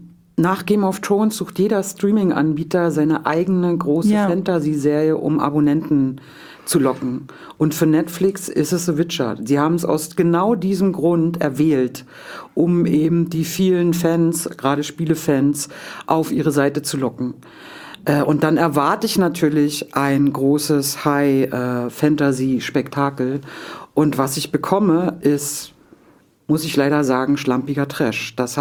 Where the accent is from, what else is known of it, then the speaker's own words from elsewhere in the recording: eastern Germany, Germany; ich bin da auch im Norden Deutschlands, dicht an der polnischen Grenze groß geworden.